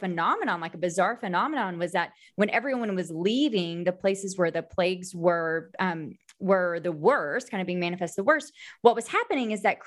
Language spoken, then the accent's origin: English; United States; now in Texas, United States; I identify as evangelical and I'm American. I'm in the South. I'm in the Bible Belt. I'm in Texas.